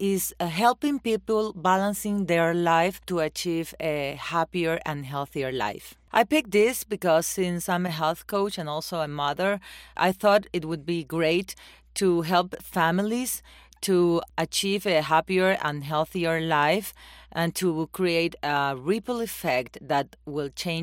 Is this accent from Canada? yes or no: no; Ecuador; and I come from Ecuador.